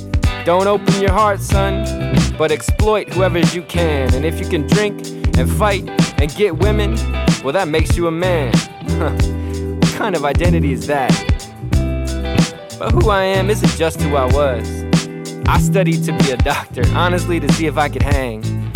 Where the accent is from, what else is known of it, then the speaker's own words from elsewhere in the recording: Las Vegas, Nevada, United States; I was raised in Sin City, that was appropriately named.